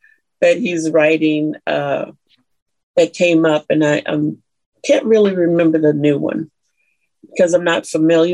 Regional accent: Atlanta, Georgia, United States; what I went through growing up in Atlanta, Georgia. And in so many ways, I felt displaced there.

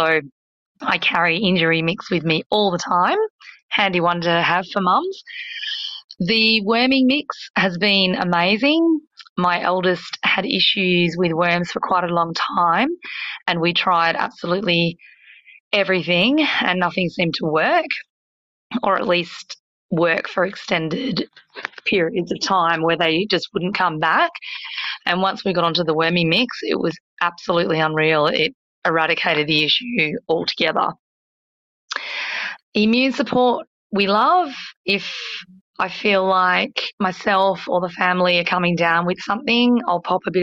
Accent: Perth, Western Australia, Australia; I'm from Perth, Western Australia.

